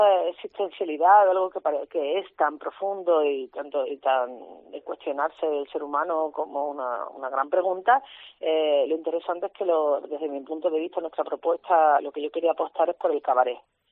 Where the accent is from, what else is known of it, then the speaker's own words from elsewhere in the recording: Andalusia, Spain; Sí, somos todos andaluces.